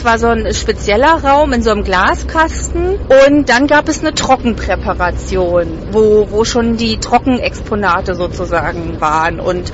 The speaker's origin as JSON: {"language": "German", "region": "Berlin", "country": "Germany", "said": "Und ja, ich weiß, wir sind aus Berlin"}